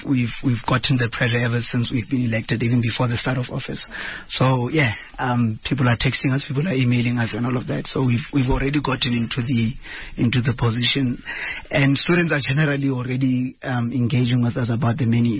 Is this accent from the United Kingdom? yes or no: no; Morokweng, North West, South Africa; now in Johannesburg, South Africa; I'm from Motswana, so I'm from a deep rural area in the northwest province called Morokweng. I came to Wits in 2016.